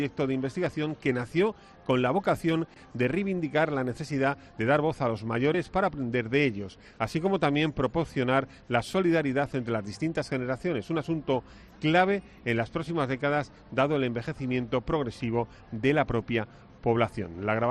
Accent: Region of Murcia, Spain; A los murcianos que nos gustan tanto los melones, el mejor, el melón, el secreto de mi tierra.

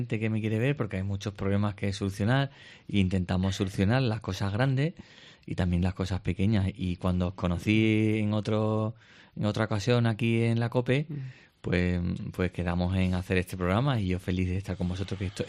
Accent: Jerez de la Frontera, Andalusia, Spain; born there; now in Cádiz, Spain; Bueno, pues es verdad que nací en Jerez, pero ya hace casi 20 años decidí venirme a Cádiz

